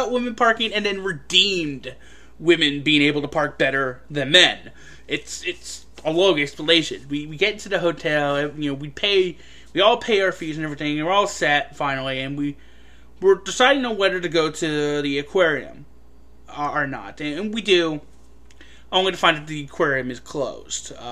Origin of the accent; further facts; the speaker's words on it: Florida, United States; Orlando and The Freak Show, you know, pretty much was the morning show I listened to growing up in Florida.